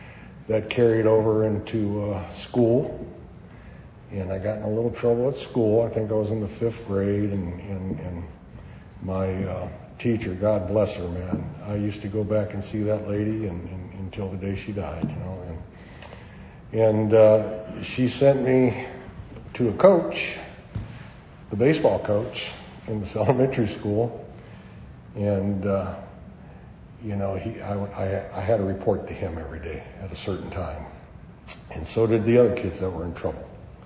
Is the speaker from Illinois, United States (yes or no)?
no; Berkeley, California, United States; I grew up in a rough neighborhood, very rough neighborhood. I grew up in Berkeley, California.